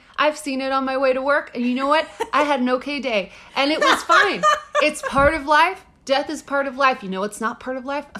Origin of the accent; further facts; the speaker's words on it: Texas, United States; Everything there is big. I'm from Texas. That's a nightmare.